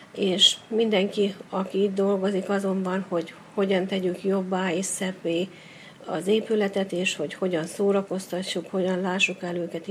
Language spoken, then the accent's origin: Hungarian; Hungary; Úgy érzem, magyar vagyok